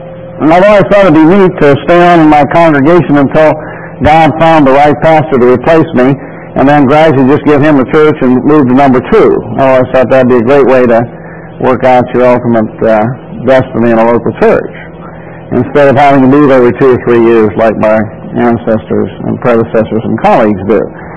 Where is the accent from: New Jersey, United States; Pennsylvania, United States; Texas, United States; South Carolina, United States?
Texas, United States; Houston; That's like Florida. I grew up in Houston.